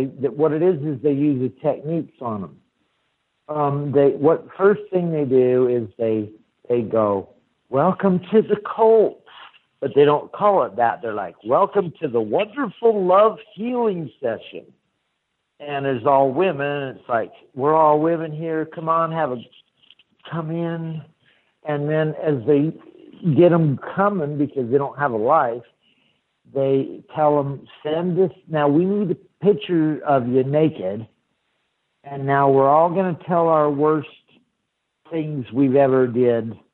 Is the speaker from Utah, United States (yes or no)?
yes; Salt Lake City, Utah, United States; I'm from Salt Lake